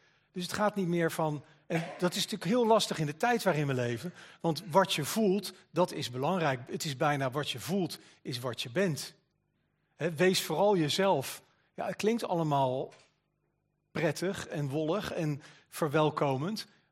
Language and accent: Dutch; The Hague, South Holland, Netherlands; mijn accent is niet direct Amsterdams, ook niet Veluws waar we tegenwoordig wonen, Sarah, Pedro en ik. Maar ik ben geboren en getogen in Den Haag.